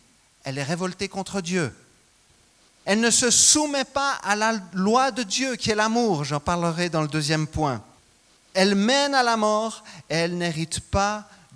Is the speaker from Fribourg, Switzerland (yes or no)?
no; Crissier, Vaud, Switzerland; also born or lived in La Chaux-de-Fonds; je suis né à La Chaux-de-Fonds, mais j'ai grandi dans la région de Lausanne, j'étais plus précisément à Crissier.